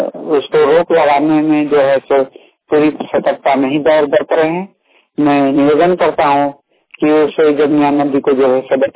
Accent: Khedagada, Jharkhand, India; खेड़ागड़ा पंचायत चेता प्रखंड चौचारी जिला धनबाद का निवासी हूँ।

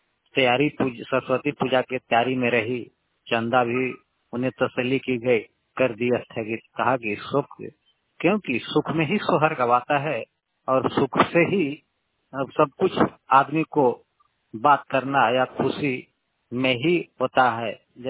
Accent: Jharkhand, India; now in Noida, India; मैं दिल्ली एनसीआर नोएडा में कासना गांव में मौजूद हूं। हमारे गांव झारखंड पलामू तो वेरा में

